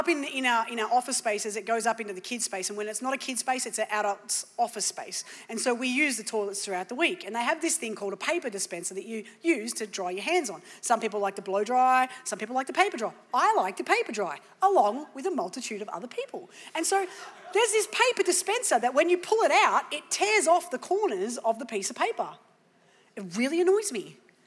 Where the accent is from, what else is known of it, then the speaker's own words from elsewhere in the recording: Australia; now in United States; I'm an Australian in America, no idea.